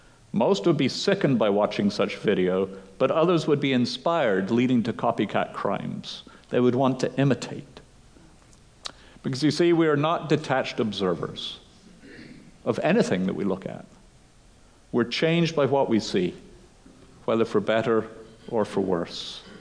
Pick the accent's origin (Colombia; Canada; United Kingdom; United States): United Kingdom; And I had to explain, well, actually, I am British, despite the evidence of my accent.